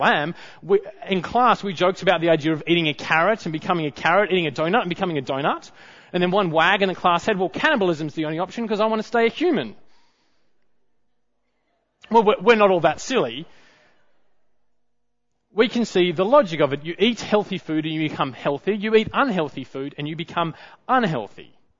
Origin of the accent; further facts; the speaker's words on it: Perth, Western Australia, Australia; growing up in Perth, in my later primary school years